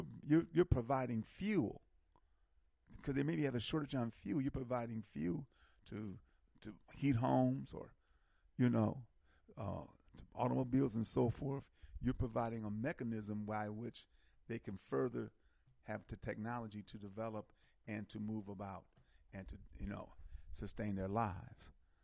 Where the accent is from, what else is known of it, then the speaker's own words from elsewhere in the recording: Milwaukee, Wisconsin, United States; I'm from Milwaukee, and I remember the water in Milwaukee was, because Lake Michigan, so forth, was very good.